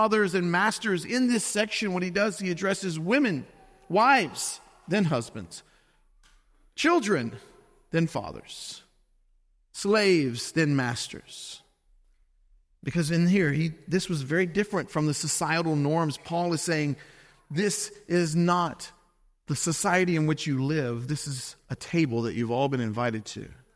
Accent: Louisiana, United States; I'm from Louisiana. We don't really talk English

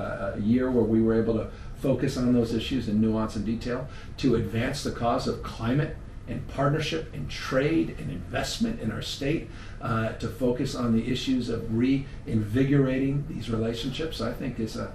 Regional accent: San Francisco, California, United States; I come from San Francisco, gateway China, the first and largest Chinatown.

